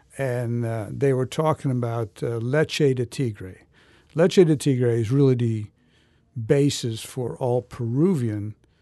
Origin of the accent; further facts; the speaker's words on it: Netherlands; saying just because I'm from Holland doesn't mean I can't cook French food.